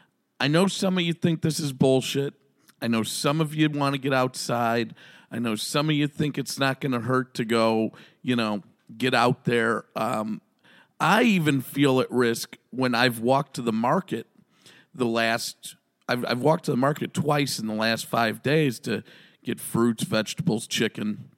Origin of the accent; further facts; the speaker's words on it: Chicago, Illinois, United States; born there; Because I was born in Chicago, Illinois, with no nepotism in the business, no connections in the business.